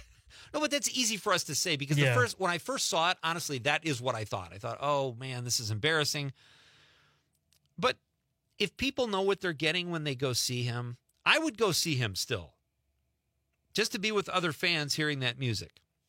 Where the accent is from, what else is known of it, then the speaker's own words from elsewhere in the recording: Marinette, Wisconsin, United States; a guy from my hometown, Marinette, Wisconsin, is one of the creators